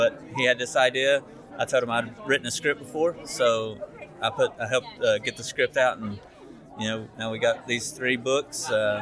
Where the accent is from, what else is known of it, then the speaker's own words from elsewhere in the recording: Knoxville, Tennessee, United States; Yeah, we're from Knoxville, Tennessee area, East Tennessee.